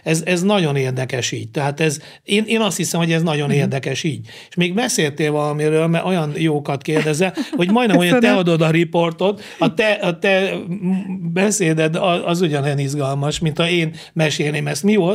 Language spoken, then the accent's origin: Hungarian; Szikszó, Borsod-Abaúj-Zemplén, Hungary; born there; és ugye Szikszón születtem, és ott volt egy néptánccsoport is